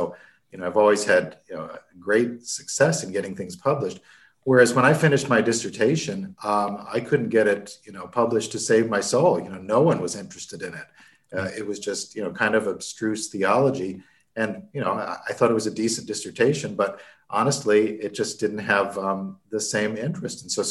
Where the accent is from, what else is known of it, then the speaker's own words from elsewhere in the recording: Connecticut, United States; So basically, I grew up in Connecticut, in a suburb of New York, and my father initially, you know, commuted to the city.